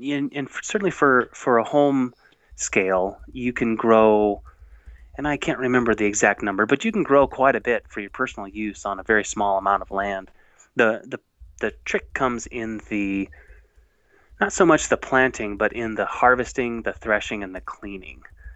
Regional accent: Sand Coulee, Montana, United States; I was born and raised outside of San Coulee, which is northeast of Great Falls

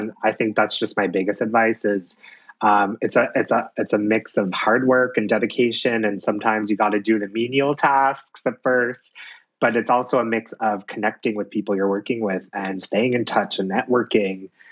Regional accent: Ontario, Canada; now in New York City, United States; I'm an Indigenous fashion writer at Vogue. I'm Ojibwe from Nipissing First Nation.

